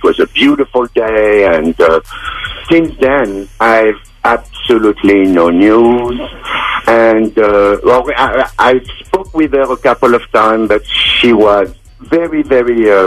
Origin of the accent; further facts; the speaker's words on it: Paris, Île-de-France, France; English is a second language; also born or lived in Loire; I'm from a small town in the Loire region in France, but I grew up in Paris.